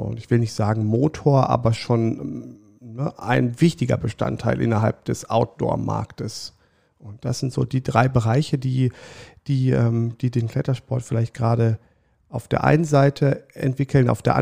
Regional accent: Siegburg, North Rhine-Westphalia, Germany; ich bin in Siegburg groß geworden, also in der Nähe von Bonn

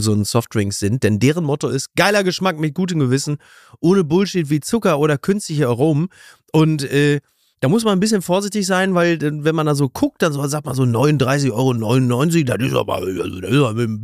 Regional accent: Henrichenburg, North Rhine-Westphalia, Germany; Also ich war in meinem Heimatdorf in Henrichenburg im Supermarkt

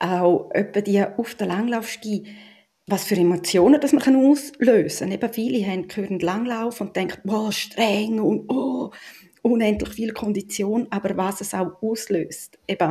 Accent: Graubünden, Switzerland; ich bin in Engadin aufgewachsen

